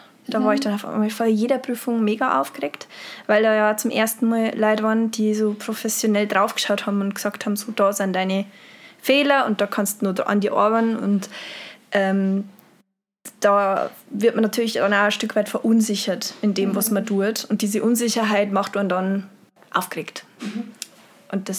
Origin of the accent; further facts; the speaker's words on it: Bavaria, Germany; Ja, man hört es wahrscheinlich immer noch. Niederbayern. Niederbayern, Straubing, Landau, Isar, die Gegend. Da komme ich ursprünglich her.